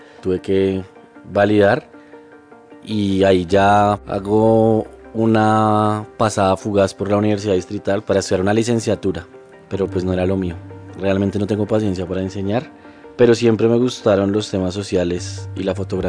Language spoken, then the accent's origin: Spanish; Colombia; also born or lived in United States; Yo soy hijo de una pareja migrante a Estados Unidos. Mi papá era colombiano, mi mamá es colombiana. Y nací, por error, en Estados Unidos. Viví 2 años allá, me trajeron para acá, para Colombia. Crecí mi infancia en la casa paterna con mis tíos.